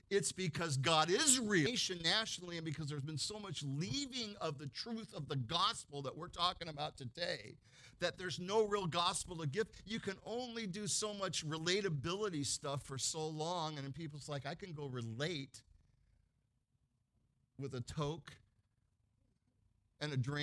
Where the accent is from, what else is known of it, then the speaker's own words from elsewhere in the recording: United States; It's not because I'm an American and I remember the Constitution.